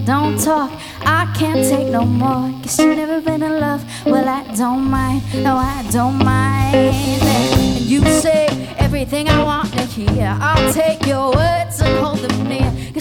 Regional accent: Colombia; And I'm from Colombia. And anybody who is Latin American or from Colombia knows that we grew up watching telenovelas

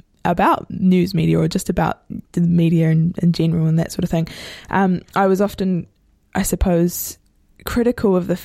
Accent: New Zealand; first language Maori; English is a second language; I'm Pākehā, which is the sort of Māori name here for New Zealand, European. I don't know how much you know about New Zealand, but my first language was actually Māori. So I grew up in a Māori worldview

